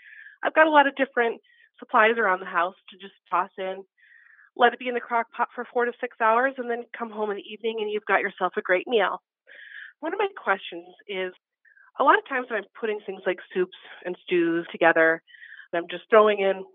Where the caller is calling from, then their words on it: Wausa, Nebraska, United States; I am calling from Wausau, Nebraska, which is a booming metropolis of about 600 people, located in the northeast corner of the state.